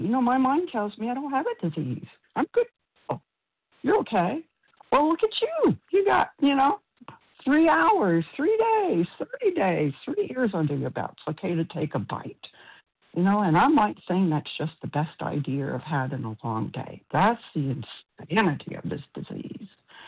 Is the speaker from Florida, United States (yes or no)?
yes; Florida, United States; I hail from Florida.